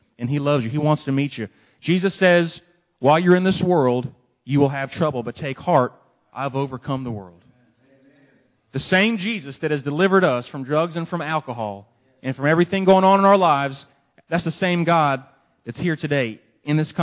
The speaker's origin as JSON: {"language": "English", "town": "Tallahassee", "region": "Florida", "country": "United States", "said": "I'm from Tallahassee also."}